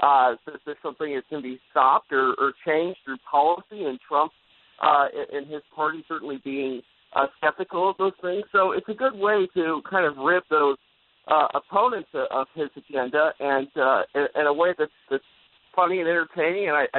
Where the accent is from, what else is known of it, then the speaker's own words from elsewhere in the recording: California, United States; and I'm from California, so these kind of temperatures are pretty extreme for me.